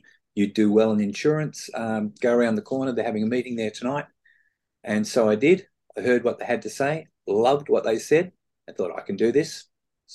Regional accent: Victoria, Australia; also born or lived in Adelaide / Germany; we came to Victoria. And so living in Melbourne, and I've lived in Sydney

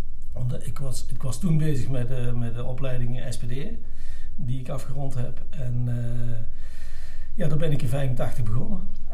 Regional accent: Liessel, North Brabant, Netherlands; geboren in 1958 in Liesel. Opgegroeid in Liesel. En daar woon ik nog steeds.

